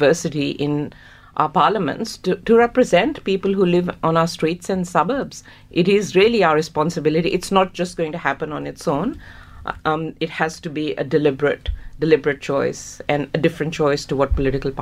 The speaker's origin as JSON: {"language": "English", "country": "Pakistan", "tie": "born or raised there", "moved": "yes", "lives_now": "Australia", "said": "I grew up in Pakistan, as most people know, and I think I lived in 2 houses, really, in my whole life there. I came to Australia, and I think I moved 5 times in the first 5 years of living here."}